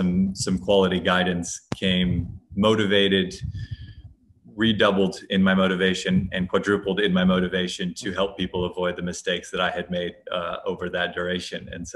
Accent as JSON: {"language": "English", "region": "Hawaii", "country": "United States", "tie": "born or raised there", "said": "I grew up with quite hippie parents. I grew up in Hawaii"}